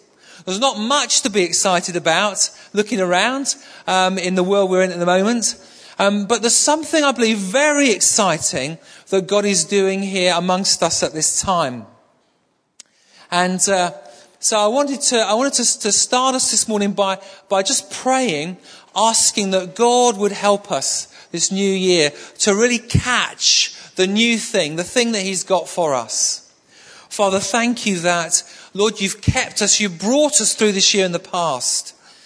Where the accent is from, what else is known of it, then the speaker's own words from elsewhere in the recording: Manchester, North West England, United Kingdom; I come from Manchester, and up in Manchester, I remember driving along a street in North Manchester. It's a very poor area of Manchester, deprived area of Manchester.